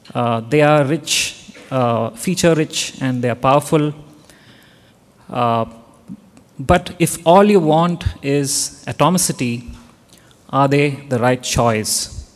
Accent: India; I'm from India.

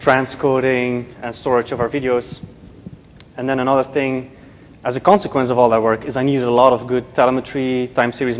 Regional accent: Belgium; now in New York City, United States; I am from Belgium, the country known for its chocolates, its beer, and having no government for almost 2 years, a few years ago. I did come to New York City 2 years ago

